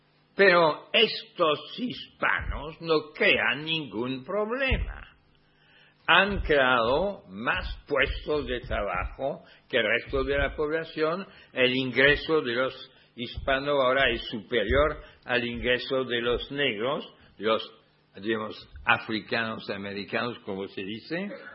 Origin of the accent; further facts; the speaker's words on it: France; Spanish is a second language; incluso hay cosas que casi no se nota en mi país, es extraordinario. Durante la primera mitad de la primera parte del siglo XX, el porcentaje de población inmigrada en Francia